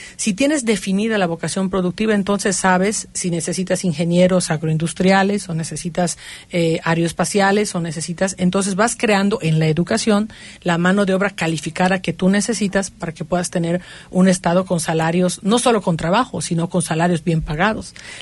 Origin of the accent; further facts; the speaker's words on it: Mexico; 4 billones de pesos que le hemos metido como mexicanos, o sea, 4 millones de pesos que le hemos metido como mexicanos